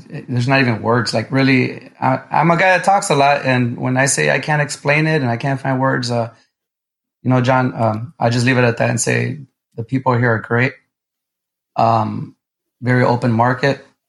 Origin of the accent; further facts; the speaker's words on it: Chicago, Illinois, United States; moved away as an adult; I'm a guy that was born and raised in Chicago, Illinois. And I have family and friends out here in Texas